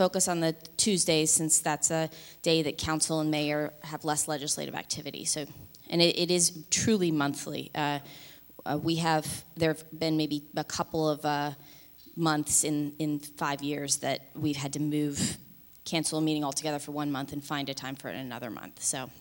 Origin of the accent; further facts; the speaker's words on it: Kansas City, United States; I grew up in the Kansas City metro area, and I had the experience of going away for school